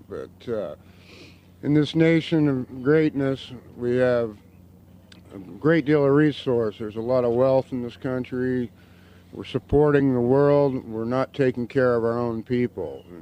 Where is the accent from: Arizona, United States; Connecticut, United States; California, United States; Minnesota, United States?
Arizona, United States; I've been homeless for 6 years. I'm from Arizona.